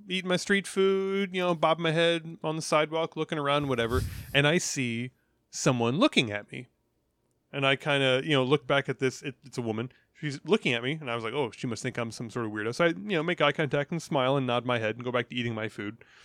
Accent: Midwest, United States; I'm from the Midwest. I say hello to everybody, right?

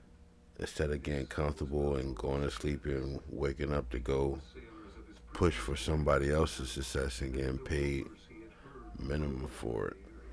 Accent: Philadelphia, Pennsylvania, United States; my hometown and where I'm from is Philadelphia. Right now I stay in North Philadelphia.

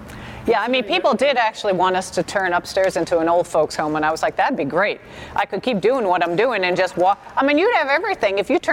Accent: New York City, New York, United States; I grew up in New York City. My whole life has been in theater, backstage

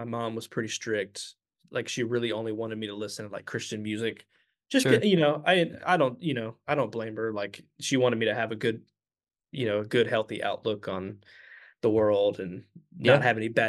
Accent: Dublin, Georgia, United States; also born or lived in Orlando, Florida; So I was born in Orlando, Florida, but I grew up in a really small town in Georgia called Dublin, Georgia. It's about 2 hours south of Atlanta. I grew up there since I was like 6 years old, graduated high school there in 2014.

